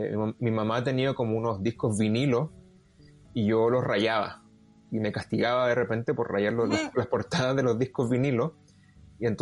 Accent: Santiago, Santiago Metropolitan Region, Chile; also born or lived in Temuco; cuando mi familia se muda de Temuco a Santiago, que yo nací en Temuco y estuve la primera parte de mi infancia en Temuco. Después, bueno, se acaba la dictadura y un par de años después, como que yo creo que mis padres estaban aburridos de Temuco, se fueron a Santiago.

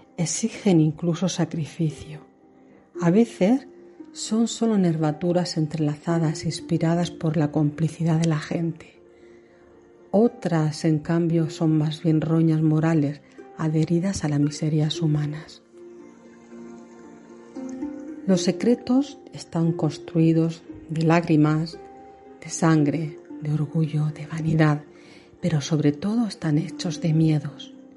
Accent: Murcia, Region of Murcia, Spain; Empezamos, como no, en la ciudad de Murcia, desde la que se graba el programa. Yo soy de Murcia también.

